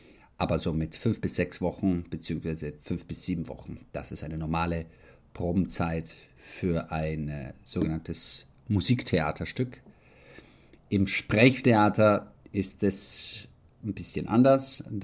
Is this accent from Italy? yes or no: yes; Rome, Lazio, Italy; now in Vienna, Austria; Ich bin Italiener und Deutscher, in Italien geboren und in Italien aufgewachsen, genauer gesagt in Rom.